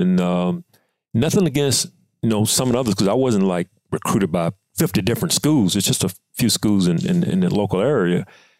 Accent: Mississippi, United States; And we're both being from Mississippi and playing in the SWAC

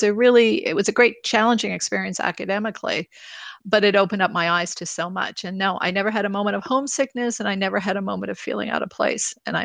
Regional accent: Montreal, Quebec, Canada; moved away as an adult; So I grew up in Montreal. I grew up in NDG

